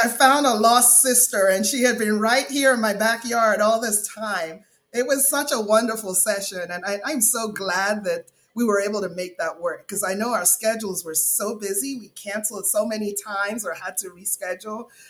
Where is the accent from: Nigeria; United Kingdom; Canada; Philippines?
Nigeria; now in United States; Well, I was born and spent my formative years on the West Coast of Africa in a country called Nigeria.